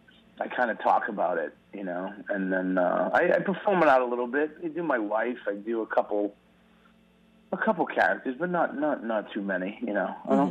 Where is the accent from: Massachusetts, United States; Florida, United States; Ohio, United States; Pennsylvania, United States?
Massachusetts, United States; Boston; accent: Boston mixed with New York; You can tell where I come from because of my crappy Boston accent mixed with some high-bred New York accent.